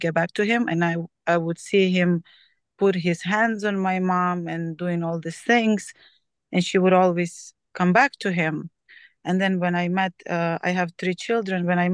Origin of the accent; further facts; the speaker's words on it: Ukraine; I grew up in Ukraine, and my parents never were married.